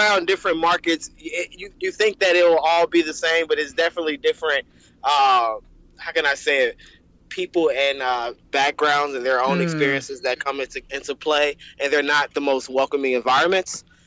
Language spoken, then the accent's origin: English; Chicago, Illinois, United States; So I started out, I'm from Chicago, born and raised, and I went to school in DC.